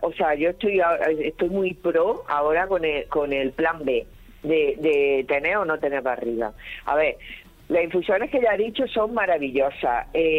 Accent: Jaén, Andalusia, Spain; Bueno, yo también, como todos sabéis, soy de Jaén.

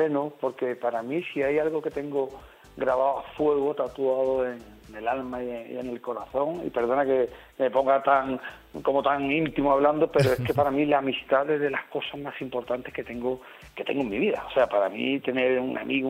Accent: Jerez de la Frontera, Andalusia, Spain; now in Madrid, Spain; yo llevo viviendo en Madrid 20 años. Yo me vine muy joven desde mi ciudad, desde mi tierra, desde Jerez.

